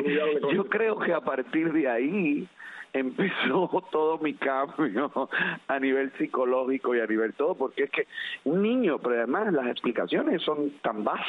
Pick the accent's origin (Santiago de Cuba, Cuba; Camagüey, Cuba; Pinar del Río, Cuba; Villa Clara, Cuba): Camagüey, Cuba; Nací en Camagüey.